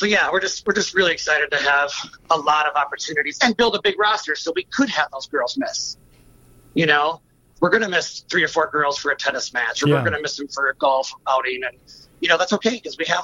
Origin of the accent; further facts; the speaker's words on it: Milwaukee, Wisconsin, United States; I'm from Milwaukee, Wisconsin.